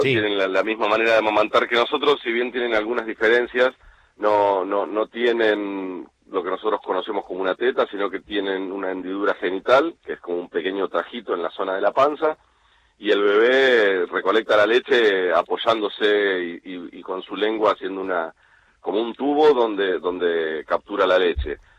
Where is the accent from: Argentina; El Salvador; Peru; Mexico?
Argentina; San Fernando, Buenos Aires Province; born there; moved away as an adult; Mira, yo soy nacido en San Fernando, en Buenos Aires, y a los 19, 20 años conocí este lugar por venir de vacaciones, y me enamoré